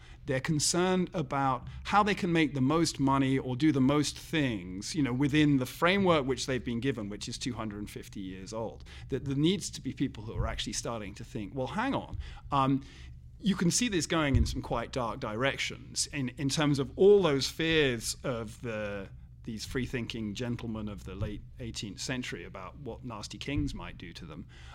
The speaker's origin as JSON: {"language": "English", "region": "England", "country": "United Kingdom", "said": "as an Englishman, I view them as sort of Englishmen living in New England in the late 18th century"}